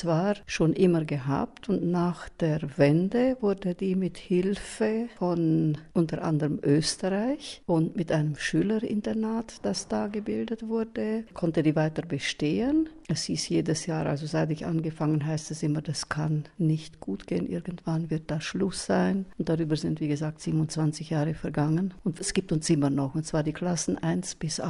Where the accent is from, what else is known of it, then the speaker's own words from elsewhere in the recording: Großpold, Sibiu County, Romania; ich komme aus Großpold